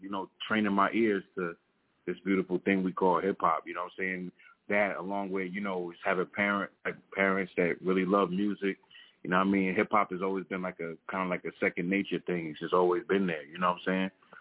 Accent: New York, United States; Well, I was born upstate New York, and I was raised in Long Island.

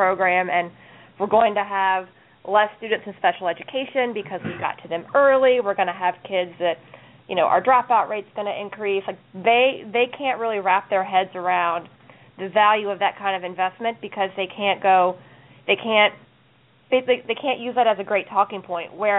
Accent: the South, United States; I'm from the South, so I'm used to that accent

